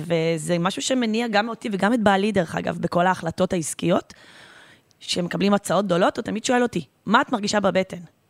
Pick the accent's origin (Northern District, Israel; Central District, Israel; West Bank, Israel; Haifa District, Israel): Haifa District, Israel; born there; נולדתי בקריות, דרך אגב, למי שלא יודע.